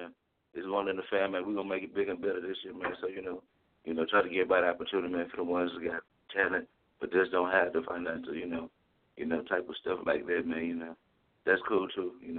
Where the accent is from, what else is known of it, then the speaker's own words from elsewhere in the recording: Houston, Texas, United States; I'm from Houston, Texas.